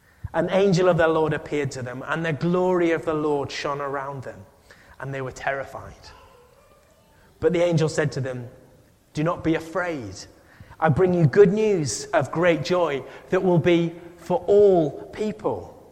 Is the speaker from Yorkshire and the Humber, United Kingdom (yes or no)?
yes; Huddersfield, Yorkshire and the Humber, United Kingdom; now in Middlesbrough, United Kingdom; But growing up in Huddersfield and now living in Middlesbrough